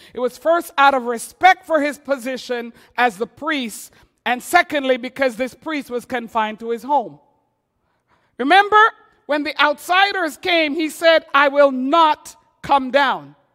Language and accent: English; Jamaica; Well, I landed in my home country of Jamaica